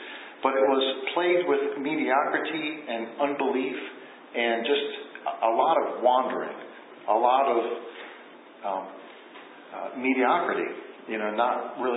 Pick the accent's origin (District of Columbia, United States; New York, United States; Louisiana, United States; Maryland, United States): Maryland, United States; Silver Spring; born there; I was born in Silver Spring, Maryland, to a mother and a father, and I got my parents got divorced when I was really young, and I was raised by my mom.